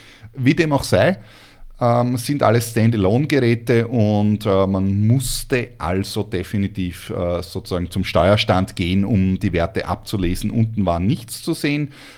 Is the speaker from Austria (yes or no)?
yes; Austria; born or raised there